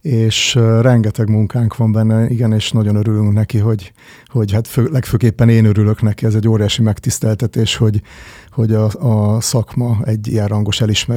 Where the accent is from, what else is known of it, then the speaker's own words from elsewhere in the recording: Kópháza, Győr-Moson-Sopron, Hungary; also born or lived in Miskolc; Miskolcon születtem egyébként, de 1 évesen visszakerültünk, vagy 1,5 évesen kerültem vissza Kópházára, Sopron mellett egy kis faluba.